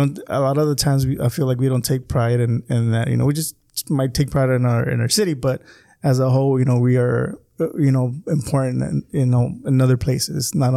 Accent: California, United States; I might be from Calexico or you might be from El Centro, but at the end of the day, we're all from Imperial Valley.

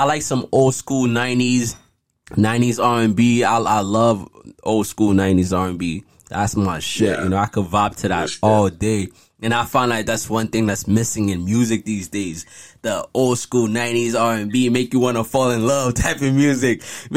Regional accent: Haiti; To me, I was born in Haiti, right? So when I was raised in Haiti, the first hip-hop song I heard was

